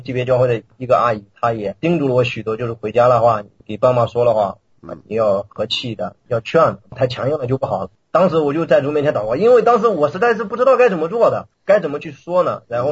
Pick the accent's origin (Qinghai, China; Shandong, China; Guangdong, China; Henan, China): Henan, China; 现在放到了这个我们老家河南了